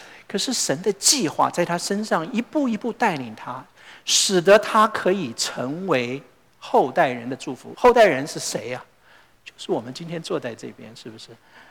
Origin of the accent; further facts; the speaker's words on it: China; 我们中国人讲幸福